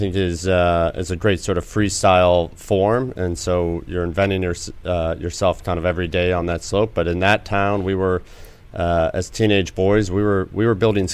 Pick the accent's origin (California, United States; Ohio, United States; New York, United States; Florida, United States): New York, United States; Ilion; Small town, mill town in upstate New York called Ilion.